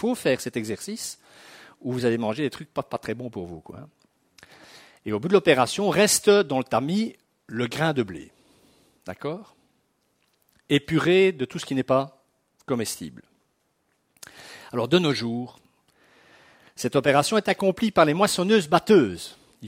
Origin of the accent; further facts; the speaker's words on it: Brussels, Belgium; Parce que moi, je suis un citadin, mes amis. J'ai été élevé à Bruxelles